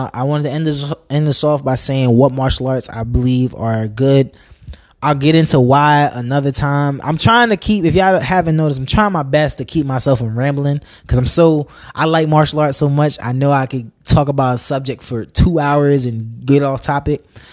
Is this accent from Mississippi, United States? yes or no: no; New York, United States; There was a point in time when I grew up in New York.